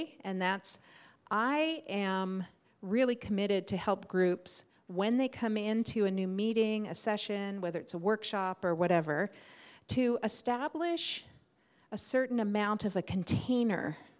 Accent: Appalachia, United States; I'm from Appalachia.

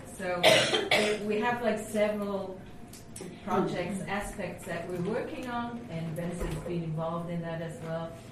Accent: Belgium; now in Germany; I was born near Brussels, grew up in a way with the European ID, which was very present there. And I live in Germany, I'm B-national

